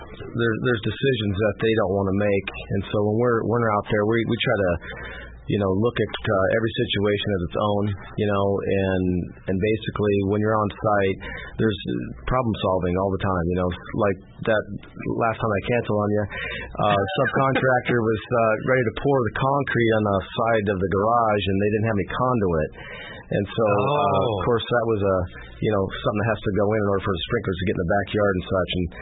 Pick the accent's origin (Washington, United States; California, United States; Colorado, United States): Washington, United States; Yeah, so I grew up in Washington